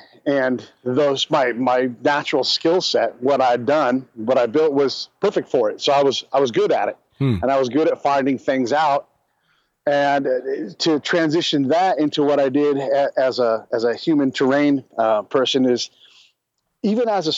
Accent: California, United States; So I grew up in California, no real military presence in my family.

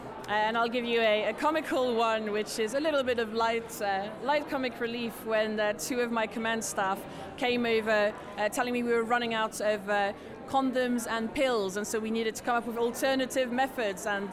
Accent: France; now in England, United Kingdom; In real life, I'm French, but I come from England, where I've been living for a while

